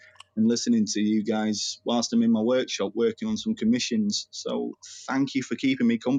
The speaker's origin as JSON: {"language": "English", "town": "Manchester", "region": "North West England", "country": "United Kingdom", "said": "I'm from Manchester in England."}